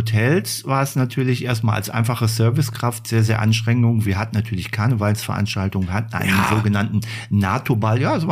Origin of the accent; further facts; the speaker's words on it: Düsseldorf, North Rhine-Westphalia, Germany; Ich bin in Düsseldorf geboren. Meine Eltern kamen beide aus Hamburg, leider beide verstorben. Und ich bin in Düsseldorf geboren, aufgewachsen. Hm. Und ich wohne auch noch in Düsseldorf-Benrath.